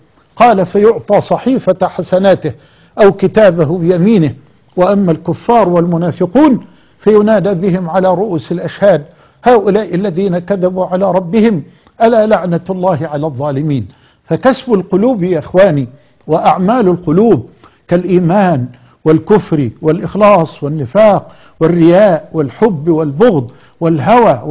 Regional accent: Egypt; بلدنا مصر

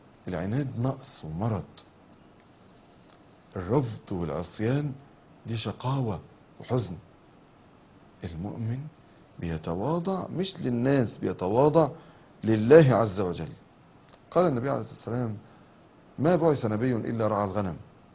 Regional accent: Egypt; احنا عندنا في مصر

